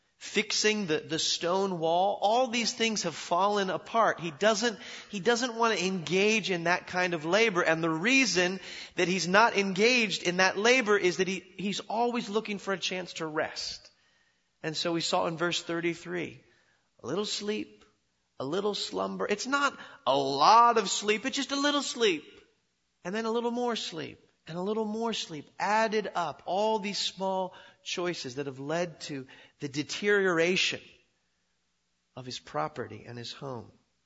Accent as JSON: {"language": "English", "region": "Oregon", "country": "United States", "said": "I am originally from Oregon, and we have slugs in Oregon."}